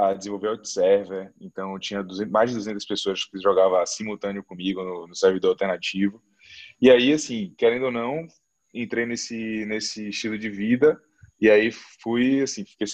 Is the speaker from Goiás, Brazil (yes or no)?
no; Salvador, Bahia, Brazil; e sou daqui de Salvador, Bahia